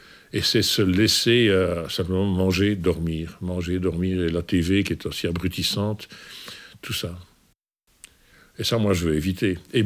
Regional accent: Belgium; Je suis belge d'origine yougoslave. Je suis né en 1948

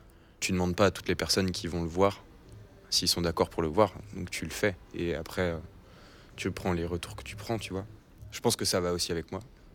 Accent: Lyon, Auvergne-Rhône-Alpes, France; une asso à Lyon, là d'où je viens.

